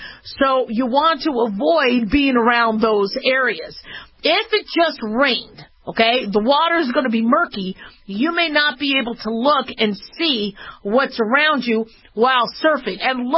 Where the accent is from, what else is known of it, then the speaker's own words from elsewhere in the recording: California, United States; born there; I was born in California